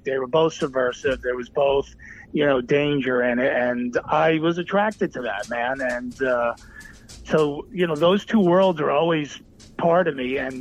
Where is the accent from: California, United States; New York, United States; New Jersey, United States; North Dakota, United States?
New Jersey, United States; I grew up in Jersey. I grew up down closer to the Jersey Shore. You know, I worked at Seaside Heights when I was a teenager.